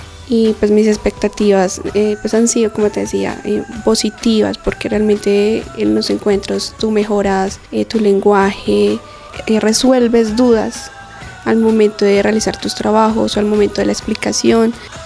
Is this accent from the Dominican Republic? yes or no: no; Colombia; como uno colombiano, no habla inglés y es importante